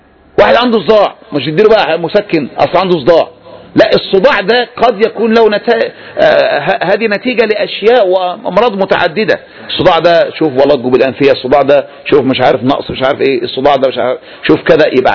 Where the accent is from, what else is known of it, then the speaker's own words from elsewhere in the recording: Egypt; وتأتي زي عندنا في مصر أشهر اثنين فين، هذا العدوي وهذا الحويني